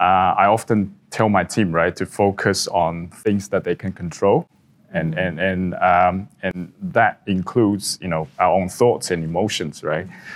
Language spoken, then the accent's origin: English; Taipei, Taiwan; moved away as an adult; also born or lived in Melbourne, Australia; now in Hong Kong; I started in Melbourne, Australia, right after I graduated. Then I moved back to my hometown in Taipei. Then the last 15 years I've been in Hong Kong.